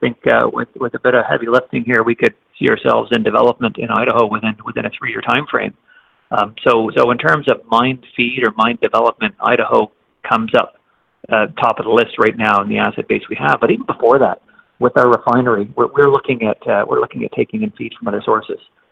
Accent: Canada

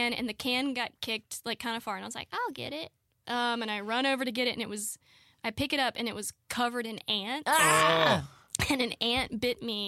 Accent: Georgia, United States; I mean, I feel like growing up in Georgia, like I played in a creek.

